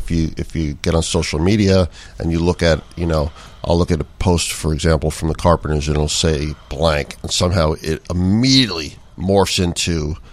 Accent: New York City, New York, United States; now in Chicago, United States; anybody that knows me, I'm from New York City. I'm liberal as liberal can be.

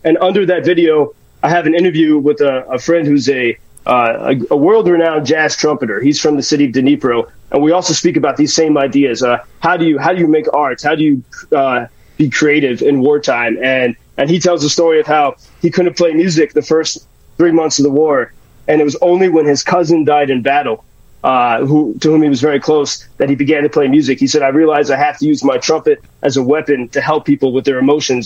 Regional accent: Ireland; now in Ukraine; as an Irishman. My family's about Irish and from the southwest of Ireland, and I grew up learning so much of the struggle of the Irish people for freedom.

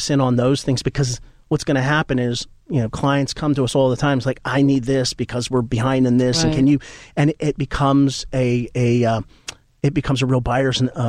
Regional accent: New Jersey, United States; accent: Jersey; .NET, it's my Jersey accent.

